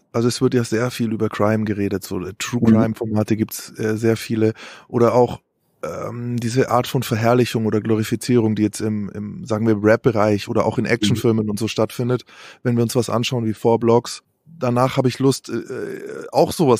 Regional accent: Nuremberg, Bavaria, Germany; Ich bin geboren im schönen Nürnberg und tatsächlich als jugendlicher Intensivtäter aufgewachsen.

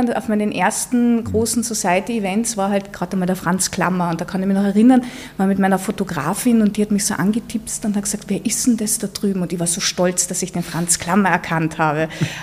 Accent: Carinthia, Austria; moved away as an adult; now in Vienna, Austria; Ich komme aus Kärnten, bin nach Wien zum Studieren gegangen.

